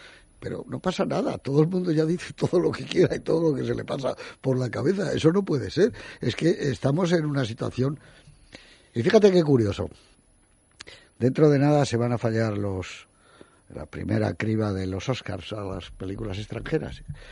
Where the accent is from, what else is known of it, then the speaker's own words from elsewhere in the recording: Catalonia, Spain; está hecha en mi país, que es Cataluña y que es España